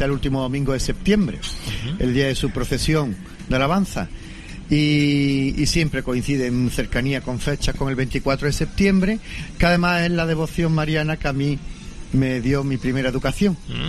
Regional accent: Granada, Andalusia, Spain; Pues me iría al comienzo porque, fíjate qué curioso, que en mi tierra

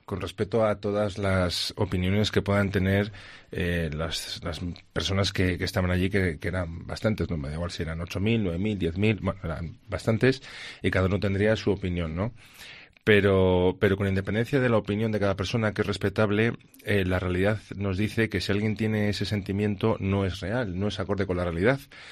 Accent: León, Castile and León, Spain; Yo también la llevaba puesta la bandera de León, porque es que yo soy de León.

